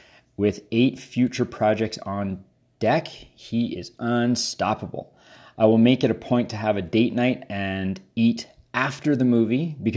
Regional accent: Canada; So as a Canadian, I don't feel like it would be a very good list if I didn't have one of many fellow Canadians on this list.

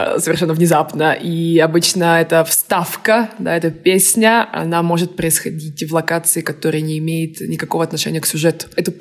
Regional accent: Moscow, Russia; also born or lived in Mykolaiv, Ukraine; Я родилась в Украине, город Николаев, но моя семья переехала в Москву, когда мне было буквально 7 лет. Поэтому и вся моя семья сейчас живет в Москве, в России.

